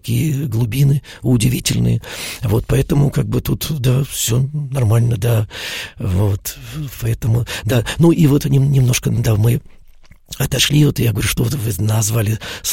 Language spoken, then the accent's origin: Russian; Moscow, Russia; я родился и вырос в Москве